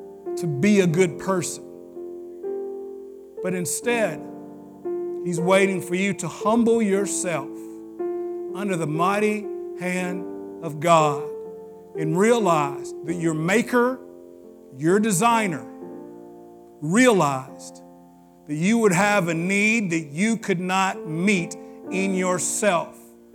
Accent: Tennessee, United States; but I'm from Tennessee. We keep things simple.

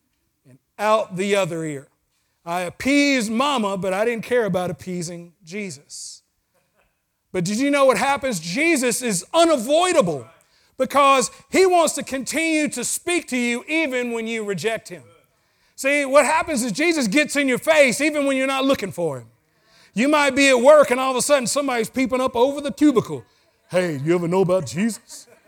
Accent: the South, United States; I'm from the South, and there's certain times a year you just had to go to church in the South.

